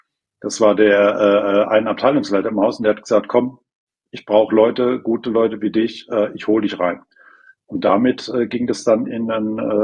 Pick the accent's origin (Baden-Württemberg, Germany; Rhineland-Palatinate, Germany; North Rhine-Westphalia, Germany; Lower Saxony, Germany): North Rhine-Westphalia, Germany; born there; Geboren im Ruhrgebiet. Opa Bergmann, viel in der Welt rumgekommen